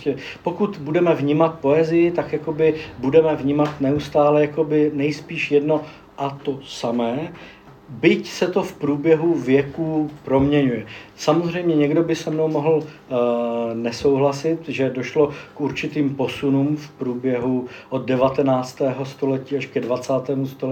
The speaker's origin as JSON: {"language": "Czech", "region": "Moravia", "country": "Czechia", "said": "jakože já jsem z Moravy, tak se mi to tam neustále vkládá"}